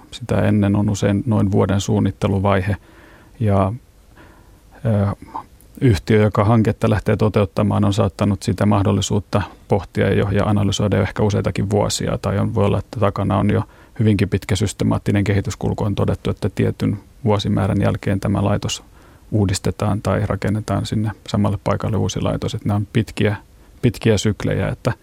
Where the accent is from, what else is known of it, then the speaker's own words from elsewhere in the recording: Kuusankoski, Kymenlaakso, Finland; Olen kotoisin Kuusankoskelta, joka nyt on yksi Suomen merkittävimpiä metsäteollisuuspaikkakuntia, ja juuret molempien vanhempien puolelta lähtee teollisuuspaikkakunnalta. Äiti on Valkeakoskelta kotoisin